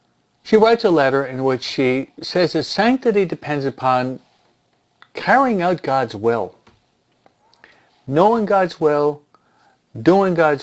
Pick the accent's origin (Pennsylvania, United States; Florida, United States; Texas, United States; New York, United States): New York, United States; Being a New Yorker myself, it's true.